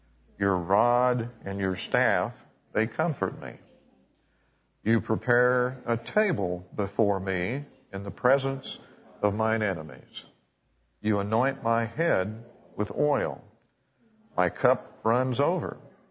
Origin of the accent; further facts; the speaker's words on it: Herndon, Kentucky, United States; also born or lived in Lexington, United States; I was born in Lexington. But when I was 3.5 years old, we moved back to the farm in Herndon, which is just a stone's throw from where I live now.